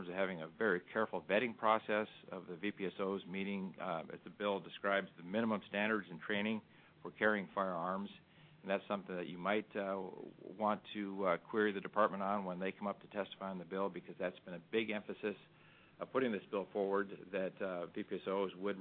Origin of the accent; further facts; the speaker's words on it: Dillingham, Alaska, United States; You know, I'm born and raised in rural Alaska. I'm from Dillingham, so I'm pretty familiar with the circumstances surrounding the VPSO program in my part of the state.